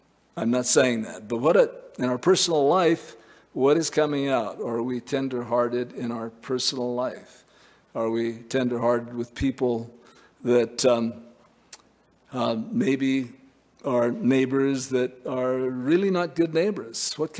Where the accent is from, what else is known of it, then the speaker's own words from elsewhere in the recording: Montana, United States; No, I'm from Montana. Montana wasn't in the Civil War